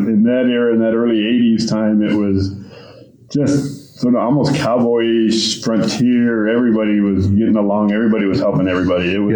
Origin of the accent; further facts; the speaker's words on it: Colorado, United States; Yes. I grew up in Southern Colorado. Closest town on the map is Alamosa, which is just about 20 miles north of the southern border.